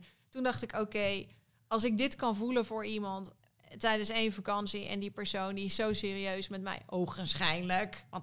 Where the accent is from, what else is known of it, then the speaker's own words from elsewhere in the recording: Netherlands; ik voel me echt Nederlands. Ik ben ook een Nederlander. Ik wil hier altijd een huis blijven hebben.